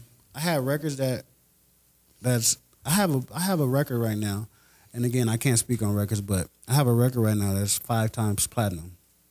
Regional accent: Las Vegas, Nevada, United States; I think the way that I was brought up in Vegas, it puts me in a different position because a lot of the rappers from the city are really my partners.

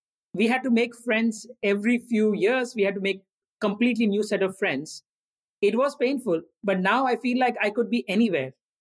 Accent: India; In growing up in India in the 80s and 90s was very different.

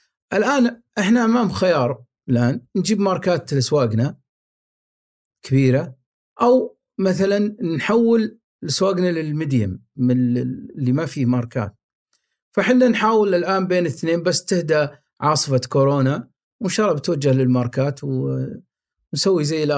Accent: Riyadh, Riyadh Province, Saudi Arabia; لكن ترى مو على كل حال ينفع عندنا في الرياض

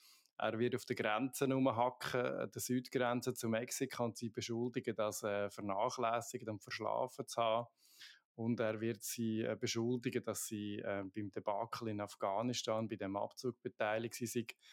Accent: Switzerland; als Schweizer hat man ein bisschen mehr Verständnis dafür, weil wir ja in der Schweiz mit dem Ständemehr

